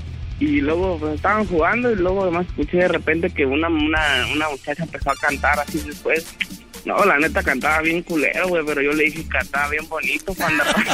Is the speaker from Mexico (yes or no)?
yes; Dolores Hidalgo, Guanajuato, Mexico; now in United States; De Dolores, Hidalgo, Guanajuato, cuna de la Independencia Nacional, pata.